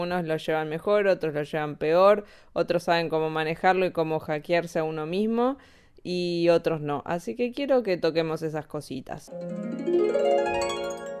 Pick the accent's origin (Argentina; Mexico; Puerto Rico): Argentina; now in Spain; cuando nos mudamos de Argentina a España justamente, y cómo fue todo ese proceso de emigrar, de la ciudadanía, del NIE.